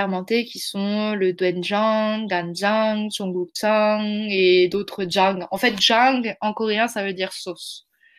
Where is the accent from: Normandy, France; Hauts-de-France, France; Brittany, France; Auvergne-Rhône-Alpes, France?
Auvergne-Rhône-Alpes, France; Lyon; also born or lived in Villeurbanne / Iseron / Vouvray; fait mon école primaire à Iseron, donc c'est dans les monts du Lyonnais, et après Vouvray et Lyon